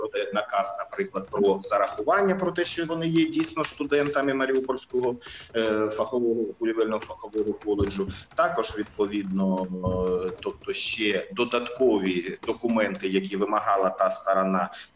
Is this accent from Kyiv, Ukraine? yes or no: no; Mariupol, Donetsk Oblast, Ukraine; мені вдалося, оскільки я сам маріуполець, тому знав, де можна проїхати